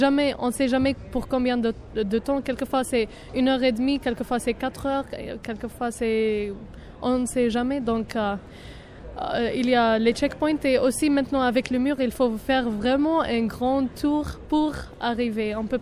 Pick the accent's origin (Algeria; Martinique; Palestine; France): Palestine; Jerusalem; born there; French is a second language; moi je suis née à Jérusalem et moi je ne peux pas aller là-bas par exemple.